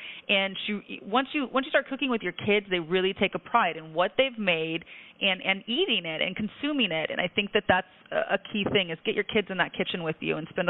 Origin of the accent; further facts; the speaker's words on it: Midwest, United States; now in New York City, United States; farmer's daughter. My dad's a farmer in the Midwest, and I grew up with great produce. And for me, being a New Yorker